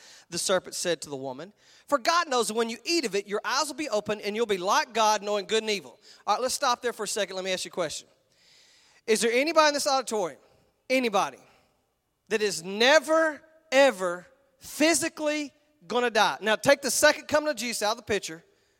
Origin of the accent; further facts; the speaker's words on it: Texas, United States; and you know, we're all from Texas, so we say it like this